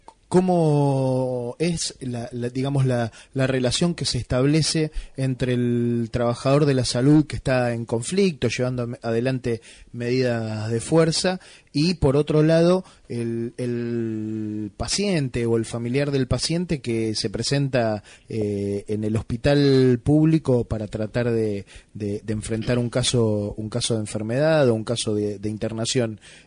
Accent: La Matanza, Buenos Aires Province, Argentina; yo soy de La Matanza

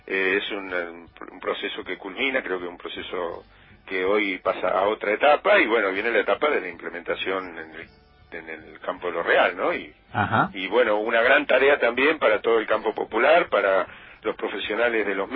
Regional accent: Rosario, Santa Fe, Argentina; Yo soy rosarino

